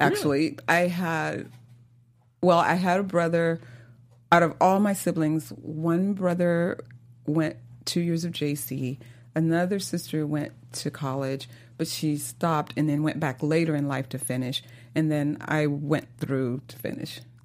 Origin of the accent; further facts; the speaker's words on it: Mississippi, United States; now in California, United States; I still lived in Mississippi, but I lived in Biloxi. So it was like a 2.5-3 hour drive from my hometown.